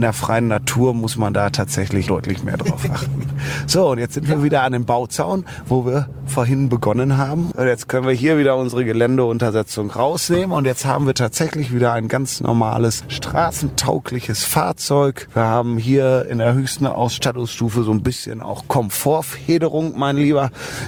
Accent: Cologne, North Rhine-Westphalia, Germany; als Kölner

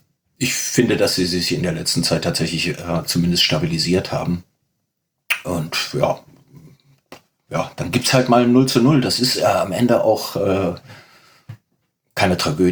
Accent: Cologne, North Rhine-Westphalia, Germany; Also ich muss als gebürtiger Kölner

